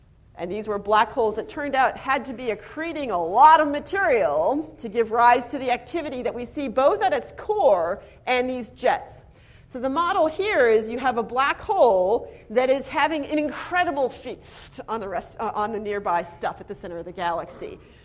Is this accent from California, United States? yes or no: yes; Los Angeles, California, United States; I'm from Los Angeles. I understand this extremely well, because it turns out dust is just like smog.